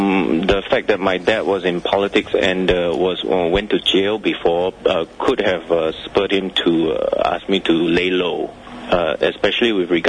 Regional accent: Johor Bahru, Johor, Malaysia; also born or lived in Singapore; I was born in Singapore, and because of my dad and my mom working in Malaysia, and my dad is a Malaysian, so we live across the causeway from Singapore

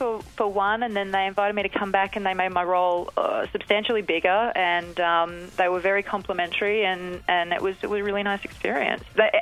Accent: Australia; accent: Australian; I actually made a goal of like hanging out with more Aussies so I wouldn't lose my accent.

